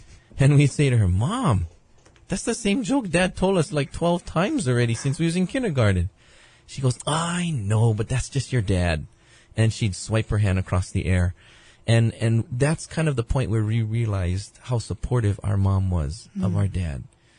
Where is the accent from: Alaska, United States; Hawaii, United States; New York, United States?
Hawaii, United States; Honolulu; born there; I was actually born in a hospital, Kuakini, and when I was born, had lots of Asian babies, and then this one Hawaiian baby.